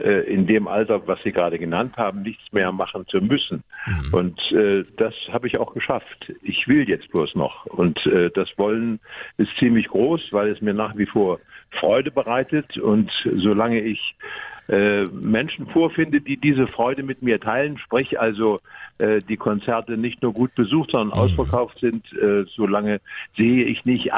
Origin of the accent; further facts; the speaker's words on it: Thuringia, Germany; Ich bin aus Thüringen und Thüringen ist, wer die Landkarte kennt, weiß, dass das Mitteldeutschland ist.